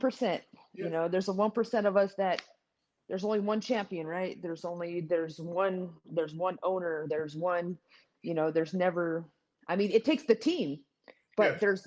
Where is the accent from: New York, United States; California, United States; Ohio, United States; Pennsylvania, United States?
California, United States; San Jose; also born or lived in Modesto; now in Las Vegas, United States; San Jose, California, and Modesto, California. Yeah, then I moved here about 13, 14 years ago to Vegas.